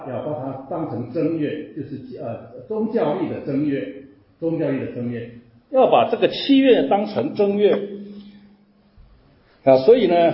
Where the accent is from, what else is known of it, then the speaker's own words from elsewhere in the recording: China; 我们中国人有阴历和阳历之分啊